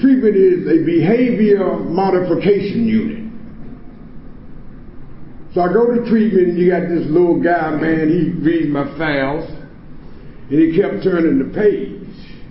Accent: Washington, District of Columbia, United States; I'm from Ward 8 in Washington, D.C. That's east of the river. East of the river.

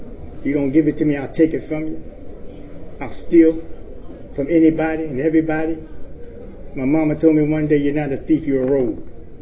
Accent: Washington, District of Columbia, United States; I grew up in Washington, D.C. with behavior that was already, had already picked up.

